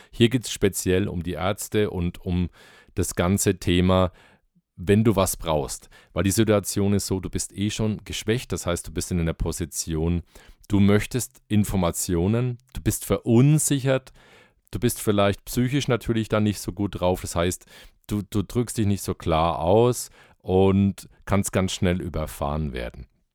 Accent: Bamberg, Bavaria, Germany; accent: Franconian; now in Bayreuth, Germany; ich komme aus Oberfranken, aus Bamberg, lebe mittlerweile in Bayreuth. Und ich denke, ich habe jetzt für den Podcast, habe ich mir mal vorgenommen, den fränkischen Dialekt nicht zu verstecken.

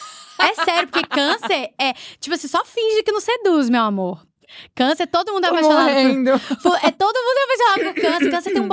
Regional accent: Minas Gerais, Brazil; É porque eu sou mineira, né, gente? Mineira é vaidosa, assim, gosta de inventar umas modas também.

